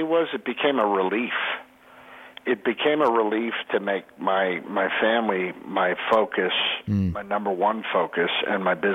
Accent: Pennsylvania, United States; I call into my hometown radio show, WDVE.

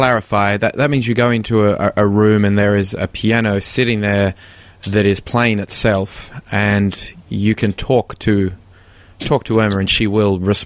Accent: Australia; I'm an Australian

